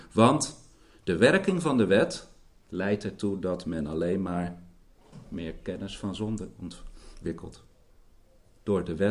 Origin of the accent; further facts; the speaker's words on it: Oud-Beijerland, South Holland, Netherlands; Ik ben zelf opgegroeid in Oud-Beijerland.